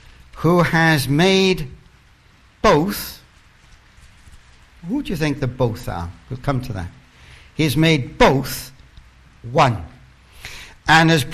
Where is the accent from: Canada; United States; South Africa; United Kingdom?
United Kingdom; Wales; I'm very happy to have banter about being Welsh and all the rest of it. We can't help that we're privileged, Wyn and I.